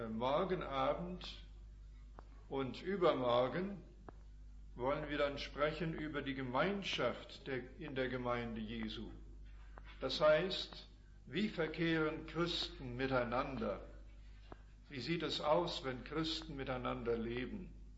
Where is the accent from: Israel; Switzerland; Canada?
Canada; now in Germany; kommen aus Kanada. Sie ist in den Vereinigten Staaten geboren, ich bin in Kanada geboren. Wir sind dort in deutschsprachigen Kreisen aufgewachsen. Und 1954 kamen wir nach Europa.